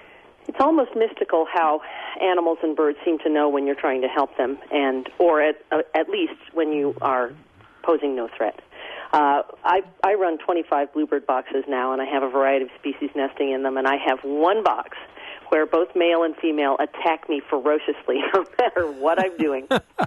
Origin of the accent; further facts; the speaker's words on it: Richmond, Virginia, United States; Yes, and when I grew up in Richmond, Virginia, lived next door to a lady who had 17 free-roaming cats.